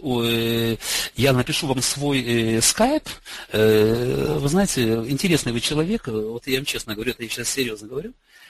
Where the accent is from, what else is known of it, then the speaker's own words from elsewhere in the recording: Lviv, Lviv Oblast, Ukraine; Я родом с Украины, я родом из города Львова.